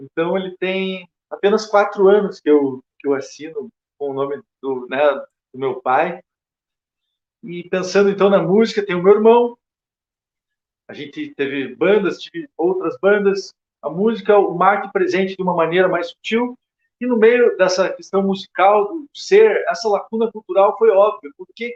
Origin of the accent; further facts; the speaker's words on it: Curitiba, Paraná, Brazil; born there; Nasci aqui em Curitiba mesmo, nascido aqui. A família dos meus pais são basicamente do interior do estado, da área do sul do Paraná. Então, minha mãe é de Bituruna.